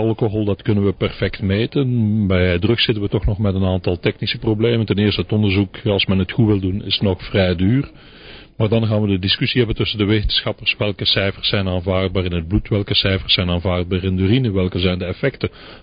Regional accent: Belgium; We zijn Belg, we blijven Belg, dat gaan we nooit veranderen.

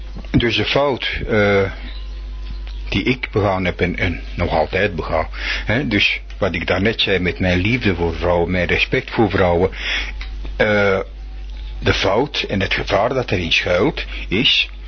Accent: Antwerp, Flanders, Belgium; trouwens, ik kom uit Antwerpen.

